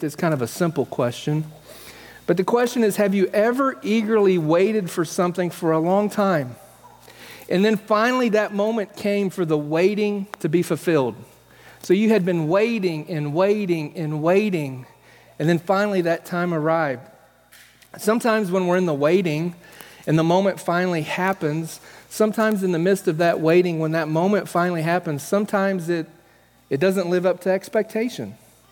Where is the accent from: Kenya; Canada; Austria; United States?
United States; Kissimmee, Florida; also born or lived in Haines City, United States; I was born in Haines City, Florida, and we settled in Kissimmee, Florida for the first 10 years of my life.